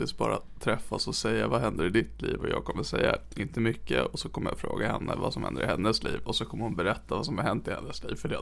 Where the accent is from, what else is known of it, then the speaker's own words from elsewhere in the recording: Norrland, Sweden; accent: Norrland accent; Så jag kan ju läsa den i min norrländska här i podden